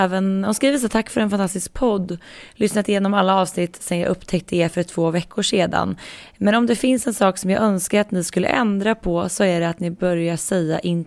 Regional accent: Västmanland County, Sweden; Men du har din dialekt och jag är uppvuxen i Västmanland. Så jag är ju liksom från gnällbältet.

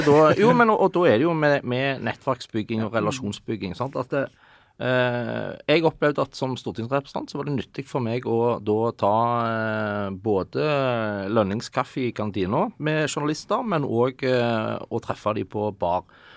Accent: Kvitsøy, Rogaland, Norway; Jeg kom fra Kvitsøy og tenkte liksom, dette her var jo, hva er dette for noen folk?

